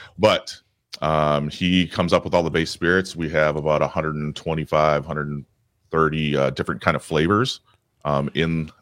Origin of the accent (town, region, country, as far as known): Madison, Wisconsin, United States